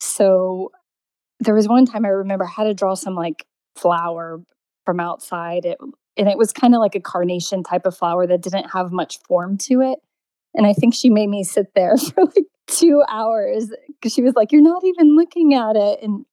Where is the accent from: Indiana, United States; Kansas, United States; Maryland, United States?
Indiana, United States; now in United Kingdom; I grew up in Indiana, and the sort of community I grew up in was a farming community